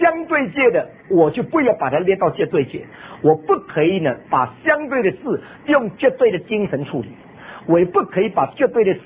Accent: China; 我们中国人谈到这个灵性好

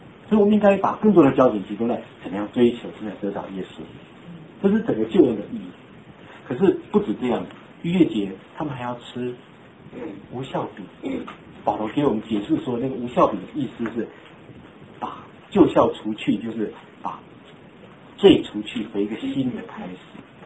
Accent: Taiwan; 你喜欢那种我们台湾话说你讲硬的这种得救吗？

